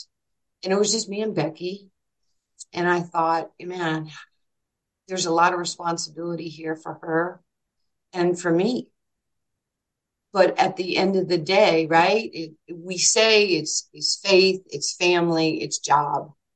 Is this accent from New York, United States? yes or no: yes; Far Rockaway, New York, United States; Then I had friends who I grew up with in Far Rockaway when we were just playing street ball, softball, all those, you know, running bases